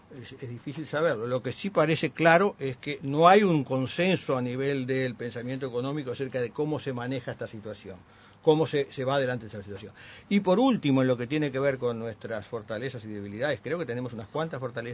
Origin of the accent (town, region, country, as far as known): Uruguay